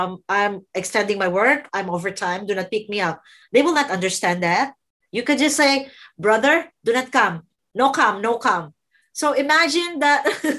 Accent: Qatar; Because I came from Qatar and I was scared to talk to the doctor.

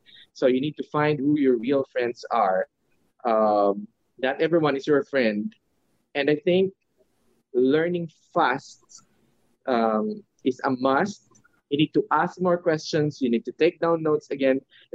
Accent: Philippines; That, you know, culturally, it's not acceptable for you being a Filipino.

